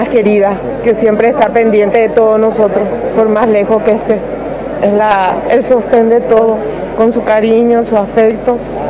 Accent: Areguá, Central, Paraguay; De la ciudad de Areguá.

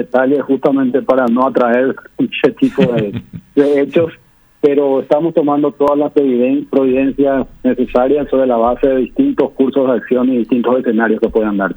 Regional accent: Paraguay; como paraguayos

